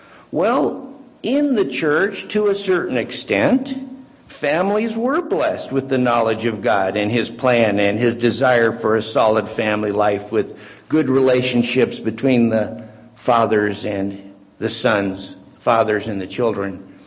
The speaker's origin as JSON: {"language": "English", "town": "Pasadena", "region": "California", "country": "United States", "tie": "born or raised there", "said": "I grew up in Pasadena and worked in Pasadena as a young adult."}